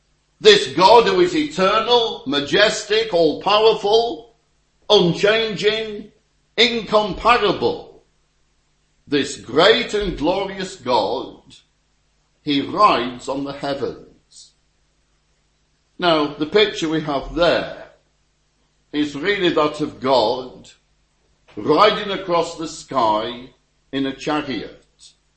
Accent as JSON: {"language": "English", "town": "Morecambe", "region": "North West England", "country": "United Kingdom", "tie": "born or raised there", "said": "I went back to my hometown of Morecambe for a school reunion."}